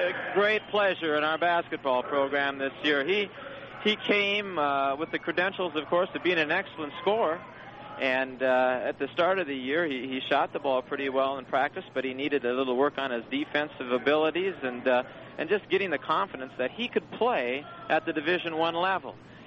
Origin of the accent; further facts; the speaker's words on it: Minnesota, United States; like I came from Minnesota, you know, and that's where you live your whole life.